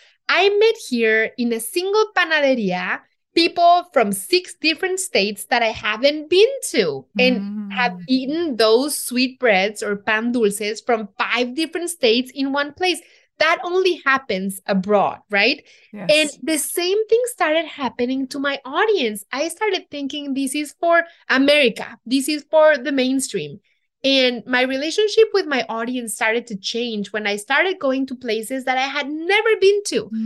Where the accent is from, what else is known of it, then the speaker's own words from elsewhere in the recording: Mexico City, Mexico; English is a second language; because I come from Mexico City. I'm centered in Mexico City and the states around it.